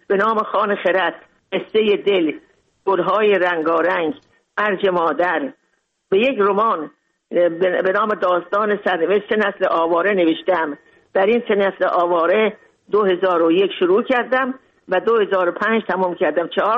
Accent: Mashhad, Razavi Khorasan, Iran; also born or lived in Moscow; now in Tajikistan; بزرگ شدم در مشهد، بزرگ درس خوندم، بزرگ شدم. و از اونجایم

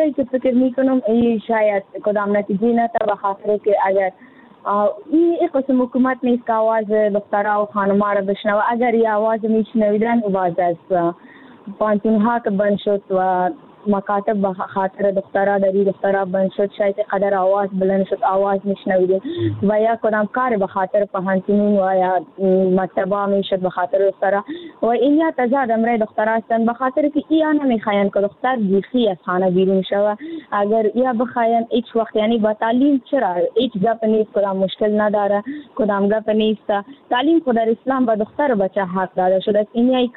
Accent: Afghanistan; یعنی در جامعه همه ما افغان هستیم،

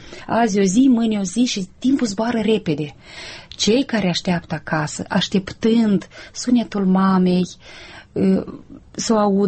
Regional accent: Moldova

